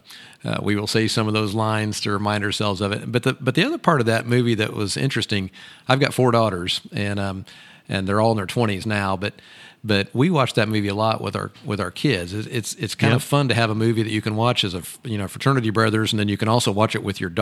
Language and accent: English; United States; I'm a farmer from Boone County, and I farm with my dad and my brother and now my nephews